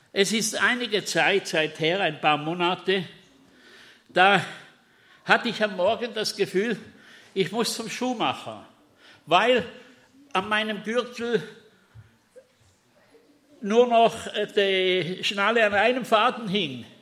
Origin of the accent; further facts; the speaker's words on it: Bischofszell, Thurgau, Switzerland; Bischofszell ist der Ort, wo ich aufgewachsen bin. Und ich kenne den sehr gut.